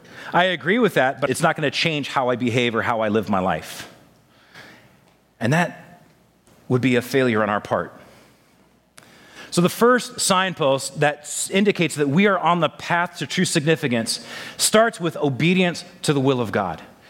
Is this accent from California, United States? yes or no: yes; California, United States; In fact, growing up in Sonoma County in California, we were blessed with thick tule fog during the summer.